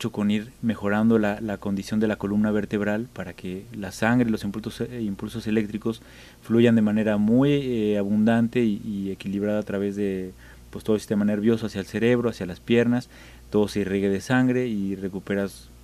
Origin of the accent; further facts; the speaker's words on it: Mexico City, Mexico; de donde yo vengo, que es la Ciudad de México